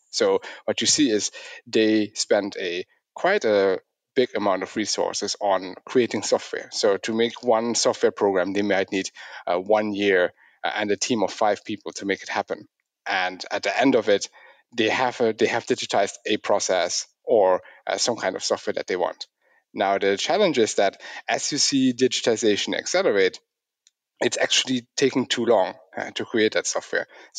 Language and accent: English; Netherlands; I grew up in the Netherlands